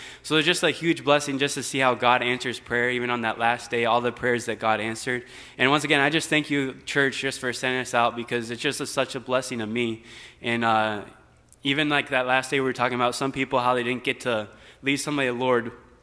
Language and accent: English; Clinton, Maine, United States; now in Florida, United States; I am originally from Clinton, Maine, but now I live here in Florida, and this is my home church now